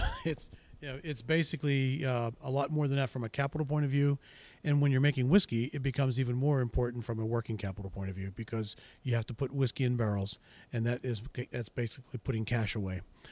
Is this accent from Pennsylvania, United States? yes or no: yes; Pittsburgh, Pennsylvania, United States; now in Philadelphia, United States; Well, I mean, I grew up in the Pittsburgh area, but actually my roots are pretty deep here in Philadelphia.